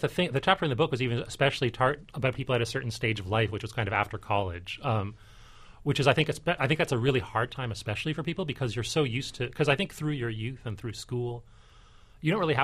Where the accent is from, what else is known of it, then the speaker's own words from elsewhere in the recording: Canada; I am from Canada.